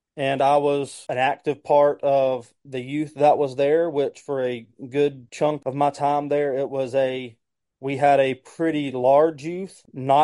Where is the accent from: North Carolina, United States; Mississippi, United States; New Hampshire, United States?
Mississippi, United States; Vancleave; also born or lived in Pascagoula; So I grew up in the South Mississippi area, originally in Pascagoula is where I was born and where I was for the first part of my childhood. Then I moved up to Van Cleve after Hurricane Katrina. So that's where I grew up